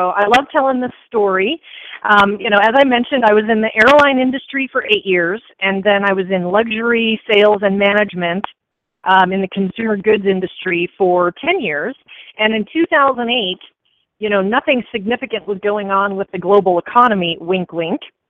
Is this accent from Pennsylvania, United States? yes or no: yes; Pennsylvania, United States; now in Austin, United States; So in that order, I'm calling from Austin, Texas, just a little ways off to your west from Katy. And I grew up in southwestern Pennsylvania.